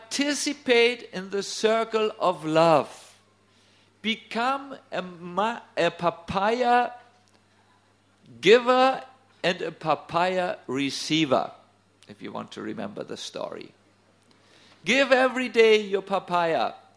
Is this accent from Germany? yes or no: yes; Northern Germany, Germany; I must admit to you, I'm from North Germany. almost it's a land of ice and snow.